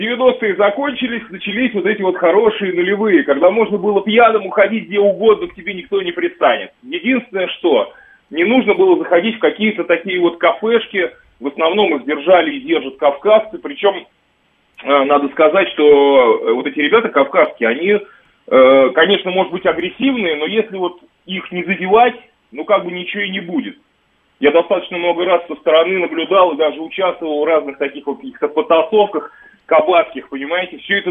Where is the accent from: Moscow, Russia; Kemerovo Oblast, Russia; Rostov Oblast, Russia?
Moscow, Russia; я родился и вырос на Ждановской, та, которая Выхина сейчас называется.